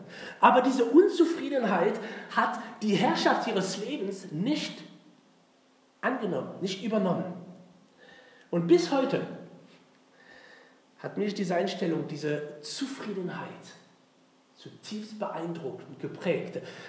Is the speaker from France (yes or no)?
yes; France; German is a second language; weil, wie Sie es hören, bin ich selber Franzose.